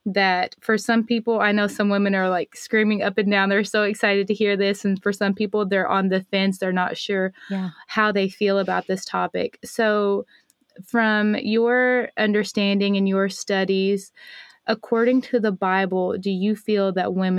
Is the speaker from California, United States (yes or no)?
no; Arkansas, United States; So I am from the South. I was raised in Arkansas. My husband's from Alabama. Now we're in Florida. I'm from the South, and I keep getting further down south.